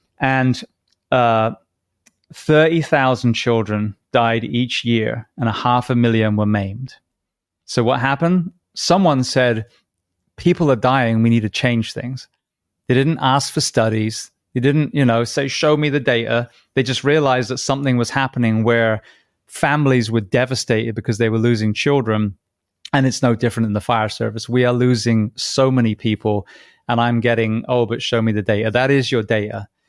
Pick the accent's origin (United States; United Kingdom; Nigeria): United Kingdom; Being British, you know, back in the Victorian times